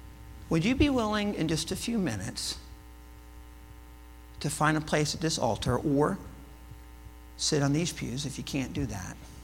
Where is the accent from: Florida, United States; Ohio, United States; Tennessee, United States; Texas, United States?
Florida, United States; And I'm from Florida, okay? So I like swimming.